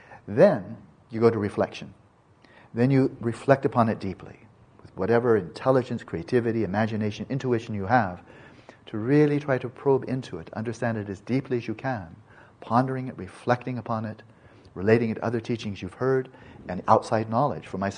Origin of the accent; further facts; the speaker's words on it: United States; I'm speaking as an American